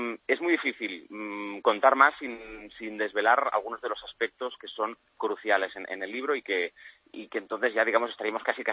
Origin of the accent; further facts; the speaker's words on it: Barcelona, Catalonia, Spain; yo soy de Barcelona